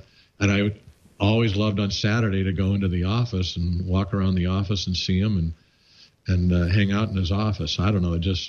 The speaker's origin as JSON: {"language": "English", "region": "Midwest", "country": "United States", "tie": "born or raised there", "said": "I'm a Midwesterner. Yeah, I went to Harvard undergrad, but I grew up in the Midwest."}